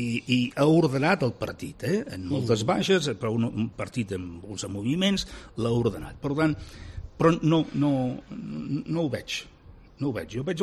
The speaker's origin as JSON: {"language": "Catalan", "town": "Girona", "region": "Catalonia", "country": "Spain", "said": "el meu amic, perquè som de Girona"}